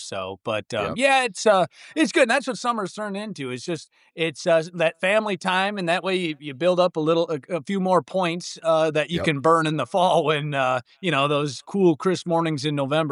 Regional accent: Wisconsin, United States; I grew up in Wisconsin. I'm a Midwest kid and did my first trip out west in 2018.

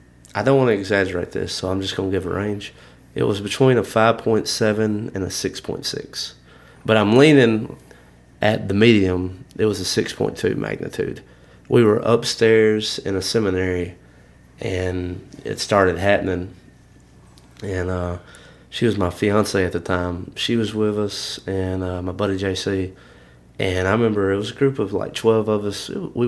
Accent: Alabama, United States; we're all from Alabama.

